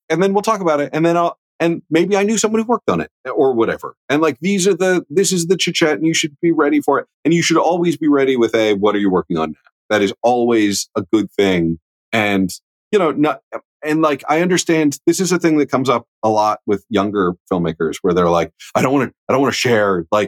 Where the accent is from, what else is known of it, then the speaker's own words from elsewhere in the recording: Midwest, United States; I'm from the Midwest.